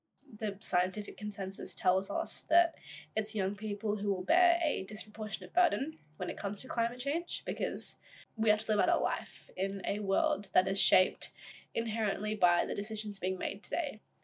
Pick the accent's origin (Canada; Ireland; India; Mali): India; born there; I'm 19 years old and I was born in India.